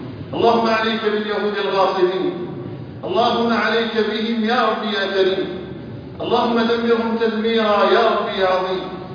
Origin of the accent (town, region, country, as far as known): Algeria